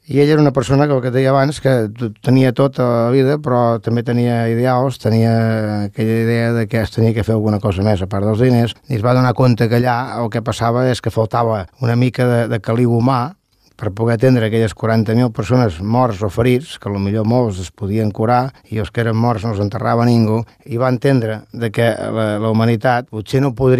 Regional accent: Sant Celoni, Catalonia, Spain; Sant Celoni, formem part, som de Sant Celoni, de la demarcació Barcelona, som de Catalunya

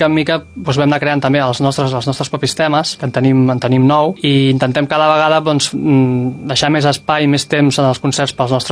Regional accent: Castellar del Vallès, Catalonia, Spain; born there; also born or lived in Barcelona; now in Sant Celoni, Spain; guitarrista, cantant, i bueno, jo vaig néixer a Castellà del Vallès, vaig viure a Barcelona 5 anys i ara des de fa 2 anys estic aquí a Sant Celoni.

